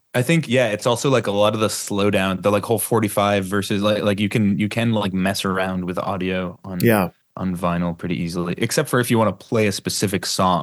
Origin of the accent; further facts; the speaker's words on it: Massachusetts, United States; I'm from Cape Cod.